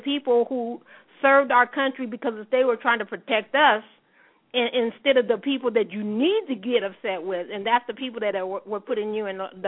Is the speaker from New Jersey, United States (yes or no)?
no; Colorado, United States; I'm from Colorado, and you know, we didn't.